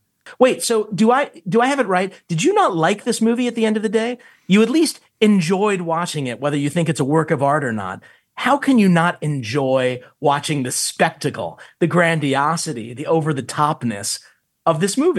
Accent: Hollywood, California, United States; Because I'm from Hollywood.

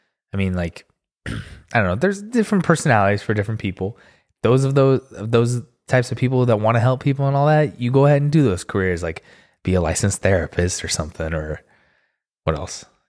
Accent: Texas, United States; born there; I was born in Texas only because my dad was doing medical training down there with my mom.

